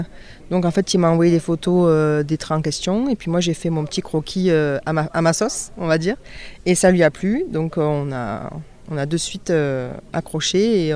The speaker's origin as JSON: {"language": "French", "region": "Occitanie", "country": "France", "said": "je suis d'originaire du Gard à la base et je suis venue habiter ici il y a un an et demi. Enfin je suis revenue parce que je connaissais déjà la région"}